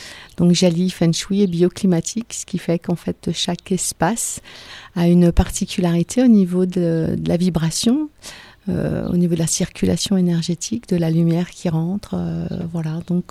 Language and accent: French; Auvergne-Rhône-Alpes, France; Moi je viens de la Savoie